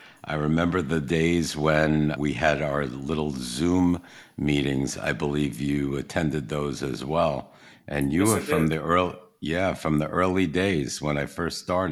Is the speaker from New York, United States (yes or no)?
yes; New York City, New York, United States; I mean, I come from New York City, so many Puerto Rican people live in New York City.